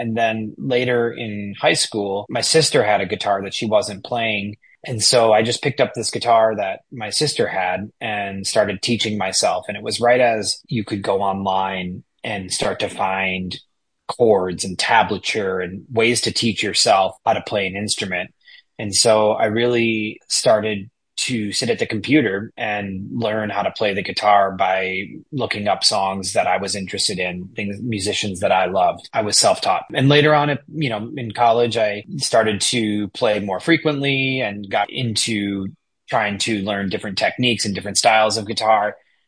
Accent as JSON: {"language": "English", "town": "Minneapolis", "region": "Minnesota", "country": "United States", "tie": "born or raised there", "said": "I grew up in South Minneapolis in kind of a quiet neighborhood of the city that was about 10 minutes from downtown."}